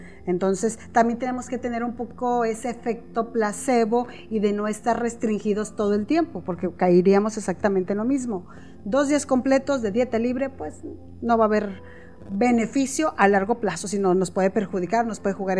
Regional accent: Mexico; somos mexicanos, comemos tortillas, comemos frijoles, totopos.

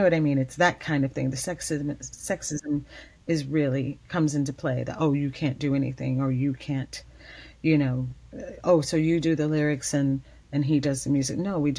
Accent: Kentucky, United States; also born or lived in Brooklyn; and I'm from Kentucky and Brooklyn.

